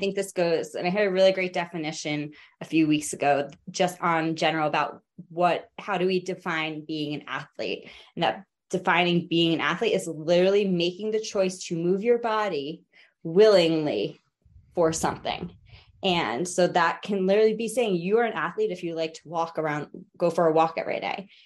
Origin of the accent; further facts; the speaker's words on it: United States; But I grew up right outside New York City. So like, there's nothing there.